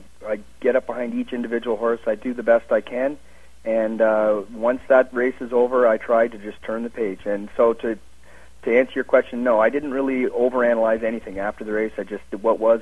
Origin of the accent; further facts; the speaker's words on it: London, Ontario, Canada; moved away; I'd left London and hadn't done a lot of racing in London.